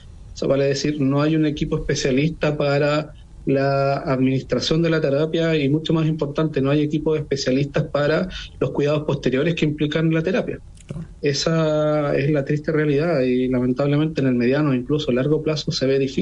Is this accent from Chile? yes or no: yes; Panguipulli, Los Ríos, Chile; yo soy de Panguipulli